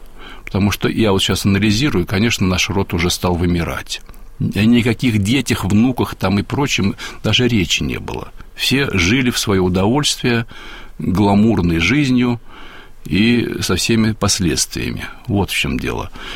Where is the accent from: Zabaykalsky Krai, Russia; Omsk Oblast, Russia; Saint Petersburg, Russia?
Saint Petersburg, Russia; вернуться в родной город, который очень люблю. Вот, и там мои предки издревле жили в Петербурге.